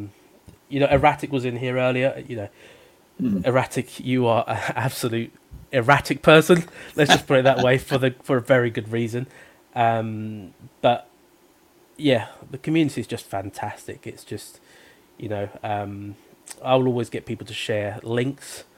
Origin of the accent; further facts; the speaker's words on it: London, United Kingdom; growing up in South London, which was incredibly rough.